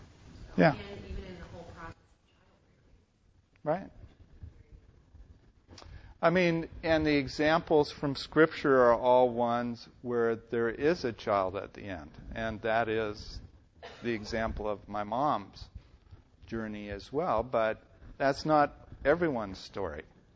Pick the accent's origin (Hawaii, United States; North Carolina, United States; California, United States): California, United States; also born or lived in Maryland; I was born in Maryland, and then we immediately moved back to California after stopping in Pittsburgh for 9 months or something.